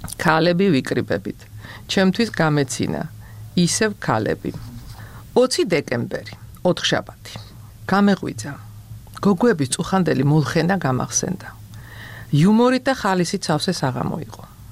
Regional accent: Tbilisi, Georgia; კოსტავას ქუჩაზე გავიზარდე. აკადემქალაქის მიმდებარე ტერიტორია ჩემი სახლის უკანაა. ბავშვობაში ხშირად მიფიქრია, რომ ეს უბანი იმსახურებდა კეთილგონიერ განაშენიანებას.

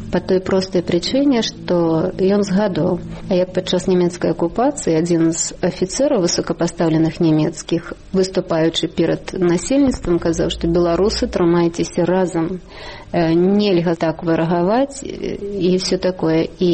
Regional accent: Savani, Minsk Region, Belarus; Я сама са Сталпцовскага района, альбо, як кажуць у мясцовасці, старэйшая са Сталпетчыны. Вёска мая называецца Савані, і Савані, і Савоні, два варыянты. Недалёка радзімая Куба Коласа.

